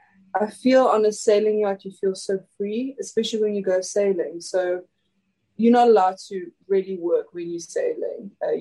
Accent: Eswatini; I'm from a small country inside of South Africa called Swaziland.

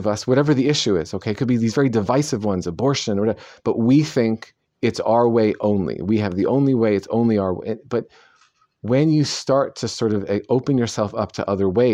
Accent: New York, United States; growing up in New York in the 70s, I did not have very much contact with Muslims.

